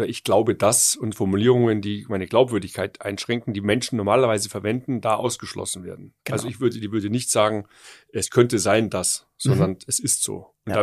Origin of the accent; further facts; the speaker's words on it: Munich, Bavaria, Germany; Ich bin ja aus München und wir haben Bier, das ist Droge genug.